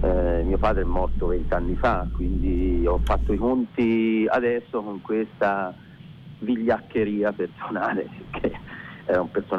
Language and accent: Italian; Gavorrano, Tuscany, Italy; also born or lived in Turin; io sono toscano, noi siamo di Gavorrano.